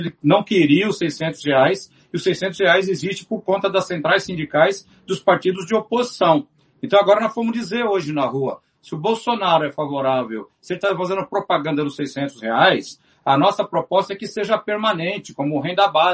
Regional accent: São Paulo, Brazil; born there; do Sapopemba, que é o bairro que eu nasci aqui em São Paulo, hoje não moro mais

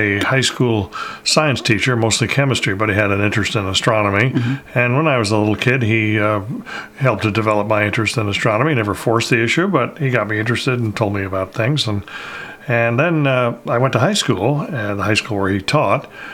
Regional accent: New London, Connecticut, United States; I'm originally from Connecticut. I grew up in a little town called New London, Connecticut.

